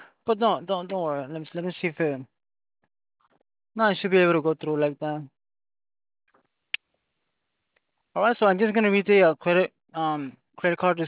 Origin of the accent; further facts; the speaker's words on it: Phoenix, Arizona, United States; now in Florida, United States; Oh, okay. Well, I'm from Phoenix. It's called Maricopa County.